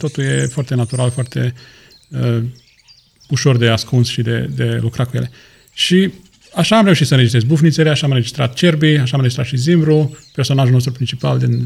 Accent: Miroslovești, Iași County, Romania; tot rădăcinile mele, toți acolo la Neamț, la Iași sunt, în Miroslovești, în satul în care am crescut

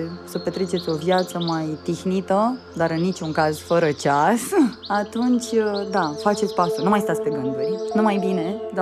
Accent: Bucharest, Romania; now in Maramureș, Romania; sunt bucureșteancă … este francez și împreună avem 4 copii

